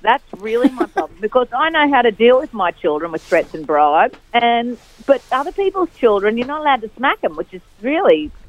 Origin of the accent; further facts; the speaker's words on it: Gosford, New South Wales, Australia; Like, I keep a particularly Gosford life. I grew up in Gosford.